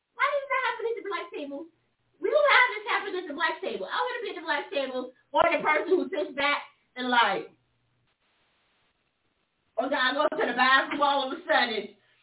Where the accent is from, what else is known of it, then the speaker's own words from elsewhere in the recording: the South, United States; I'm from the South. This didn't happen to me when I was growing up all the time